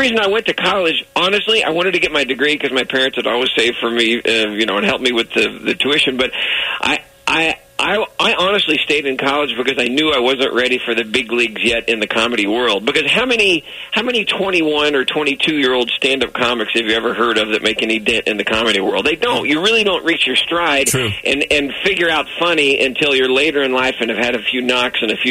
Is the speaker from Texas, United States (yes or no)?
yes; Texas, United States; I grew up in Texas. How can I not have a steak for God's